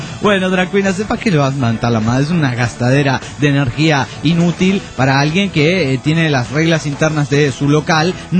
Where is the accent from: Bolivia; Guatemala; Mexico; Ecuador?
Guatemala; de Guatemala.